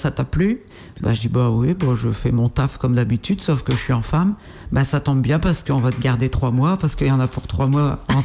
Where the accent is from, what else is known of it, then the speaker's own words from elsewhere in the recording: Hauts-de-France, France; parce que moi je suis des Hauts-de-France, donc je suis proche de la Belgique, hein, j'étais à 45 minutes.